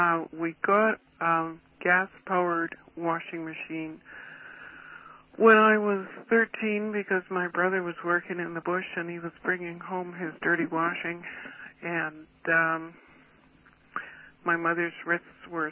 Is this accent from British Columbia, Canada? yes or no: yes; Salt Spring Island, British Columbia, Canada; Well, I grew up on Salt Spring, and we didn't have electricity, running water, or telephone.